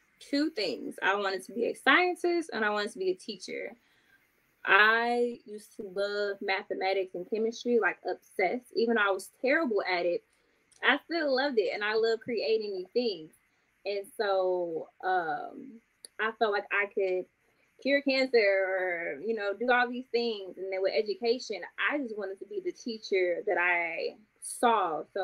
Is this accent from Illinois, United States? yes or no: yes; Chicago, Illinois, United States; So I'm from the east side part of Chicago. I grew up on the south side, but I'm east side through and through.